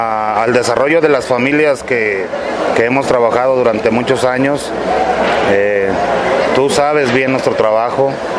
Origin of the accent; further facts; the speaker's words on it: Mexico; Y los mexicanos, pues siempre fuimos consumidores de familias, ¿no?, de otros países